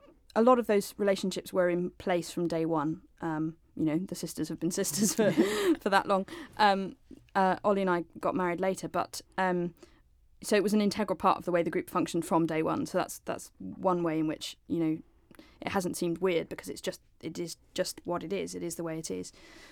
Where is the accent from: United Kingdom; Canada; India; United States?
United Kingdom; as British musicians, it's the real pinnacle